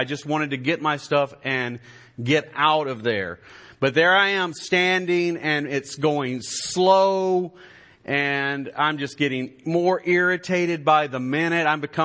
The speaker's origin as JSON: {"language": "English", "town": "Greenville", "region": "Mississippi", "country": "United States", "tie": "born or raised there", "said": "if you're going to my hometown of Greenville, you cut across there to get on Highway 1 to drive into Greenville."}